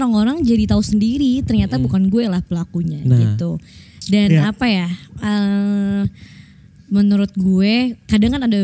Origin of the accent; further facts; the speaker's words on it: Bali, Indonesia; basicnya gue orang Bali